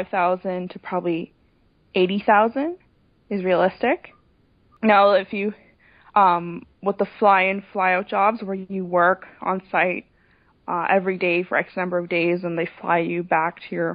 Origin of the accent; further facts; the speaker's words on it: Toronto, Ontario, Canada; now in Boron, United States; I'm originally from Toronto.